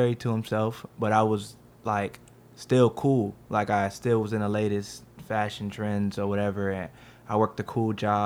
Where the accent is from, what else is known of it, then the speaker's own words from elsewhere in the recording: Maryland, United States; Wow. Growing up in Prince George's County was so different than the lifestyle I'm in now. I grew up really honestly very sheltered.